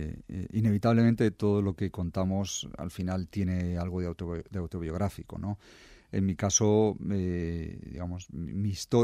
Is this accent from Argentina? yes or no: yes; Argentina; born there; todos emigrantes, todos habían recorrido un poquito varias zonas del mundo hasta acabar algunos en Argentina, donde yo nací, otros en Estados Unidos, hay otros incluso que están en Israel, porque por la parte de padre son judíos eskenazis, que se llaman, son judíos de la Europa del Este.